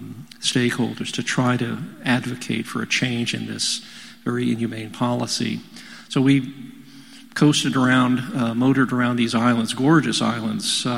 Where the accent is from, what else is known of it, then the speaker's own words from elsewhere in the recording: Seoul, South Korea; I grew up in Seoul, South Korea, in the aftermath of the Korean War. My father and mother were Presbyterian missionaries